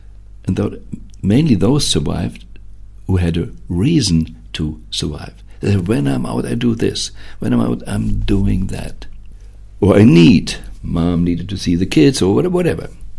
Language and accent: English; Germany; I grew up in Germany, so it's my main, reflection point when you see it there.